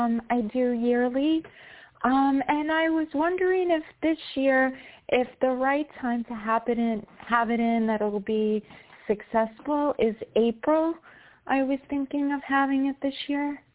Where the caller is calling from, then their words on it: New York, United States; from New York.